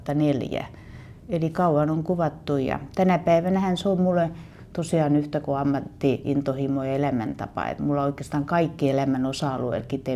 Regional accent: Turku, Southwest Finland, Finland; Mä oon turkulainen ammattivalokuvaaja, valokuvataiteilija, kirjoittaja ja valokuvauksen kouluttaja.

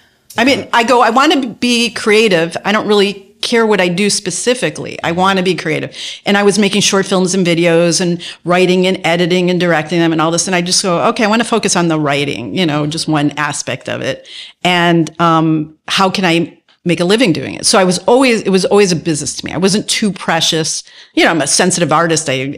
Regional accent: Chicago, Illinois, United States; now in Los Angeles, United States; I came out to LA from Chicago.

